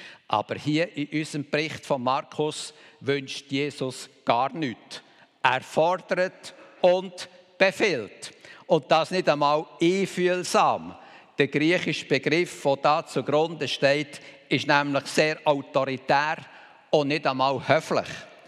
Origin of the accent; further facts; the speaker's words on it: Switzerland; Denn wir sind ja Schweizer.